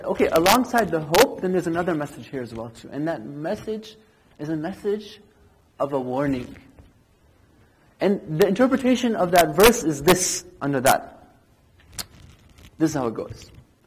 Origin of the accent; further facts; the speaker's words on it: United States; You know, I grew up in America, and I can safely say that I never remember something like this happening before.